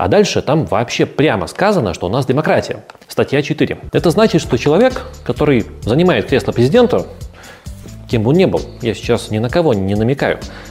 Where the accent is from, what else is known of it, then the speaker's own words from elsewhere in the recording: Belarus; я из Беларуси